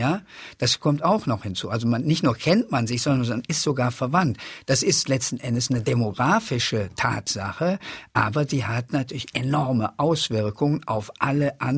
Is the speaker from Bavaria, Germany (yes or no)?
no; Cologne, North Rhine-Westphalia, Germany; also born or lived in Polish-Czech border; obwohl ich an der polnischen, tschechischen Grenze geboren bin. Es hat eher was zu tun mit der Stadt, wo ich aufgewachsen bin, nämlich Köln.